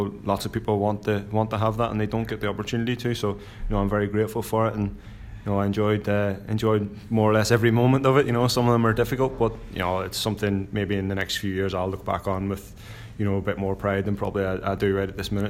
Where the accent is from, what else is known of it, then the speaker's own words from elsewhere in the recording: Belfast, Northern Ireland, United Kingdom; we lived in the south side of Belfast, and so like we didn't see a massive amount of a lot of the other stuff that was going on around in Northern Ireland at the time.